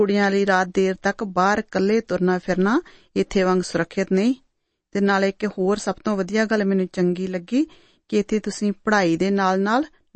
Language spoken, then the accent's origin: Punjabi; Punjab, India; ਜੀ, ਮੈਂ ਤਾਂ ਪੰਜਾਬ ਤੋਂ ਆਈ ਹਾਂ